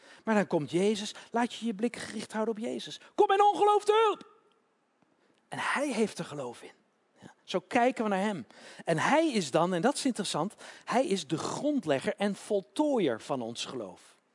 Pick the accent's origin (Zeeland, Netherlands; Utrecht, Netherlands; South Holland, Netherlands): Utrecht, Netherlands; Ik kom uit Utrecht, hè.